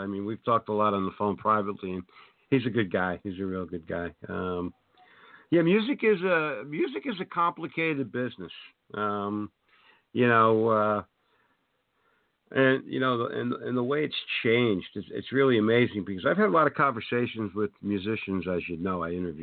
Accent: Irvington, New Jersey, United States; No, I grew up in Irvington, New Jersey. That's by Newark.

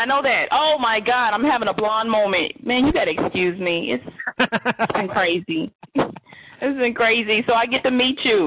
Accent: Chicago, Illinois, United States; now in Huntsville, United States; I'm out of Huntsville right now. But I'm from Chicago, but I'm in Huntsville right now.

